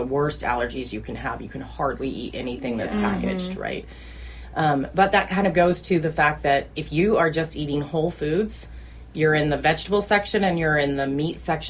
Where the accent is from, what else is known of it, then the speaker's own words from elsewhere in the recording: Boise, Idaho, United States; And it's just, and I grew up in Boise, and so when I'd go to the BSU campus